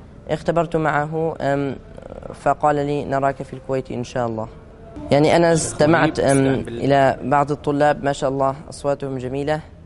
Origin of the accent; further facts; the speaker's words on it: Syria; now in Germany; عمري 13 سنة، أمثل في جائزة الكويت الدولية، أمثل دولة ألمانيا، وأنا أصلي من سوريا.